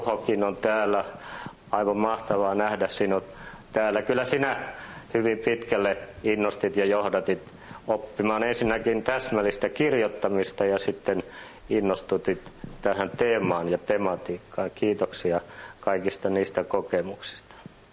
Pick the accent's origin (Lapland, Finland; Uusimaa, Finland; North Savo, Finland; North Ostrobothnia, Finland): Uusimaa, Finland; Helsinki; pikkupoikana Käpylässä asuessa niin me aina menimme nyrkkeilemään Kumpulan nyrkkeilykehään.